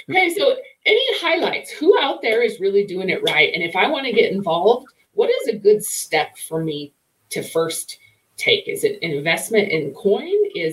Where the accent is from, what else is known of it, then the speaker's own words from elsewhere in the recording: Wyoming, United States; it's funny you say Wyoming. I'm from Wyoming.